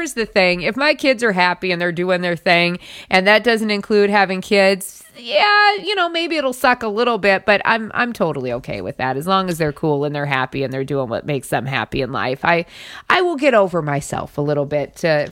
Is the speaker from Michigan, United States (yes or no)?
no; South Dakota, United States; when I was growing up in South Dakota.